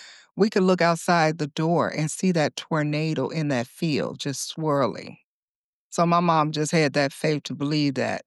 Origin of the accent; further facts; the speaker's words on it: Gary, Indiana, United States; Like, we would have, like, tornadoes, and I'm from Gary, Indiana.